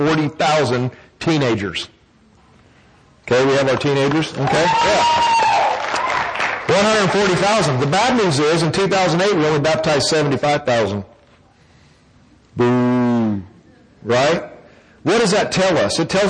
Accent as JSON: {"language": "English", "region": "Arizona", "country": "United States", "said": "Now, I'm not from Texas, but in Arizona, they teach us how to add."}